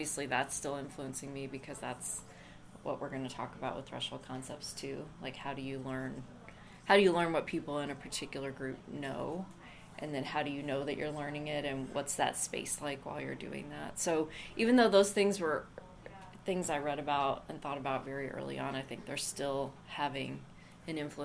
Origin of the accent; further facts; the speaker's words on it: Mexico; So my parents were missionaries, and I was raised early on in Mexico where they were doing Bible translation.